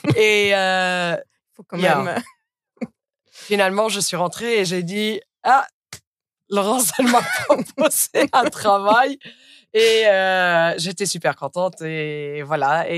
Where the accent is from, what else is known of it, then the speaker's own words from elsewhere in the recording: Luxembourg; et je suis luxembourgeoise.